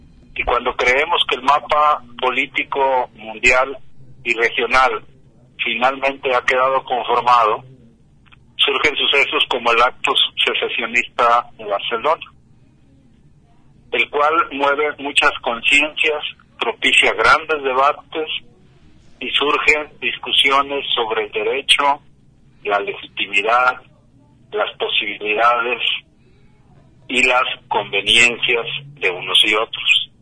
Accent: Mexico; Y cuando se percataron que no era propiamente español, que era mexicano, ya me empezaron a hablar en español

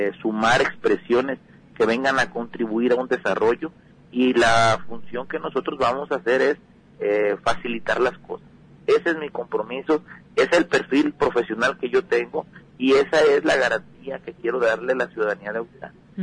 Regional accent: Autlán, Jalisco, Mexico; comprometido con el municipio de Autlán, mi tierra

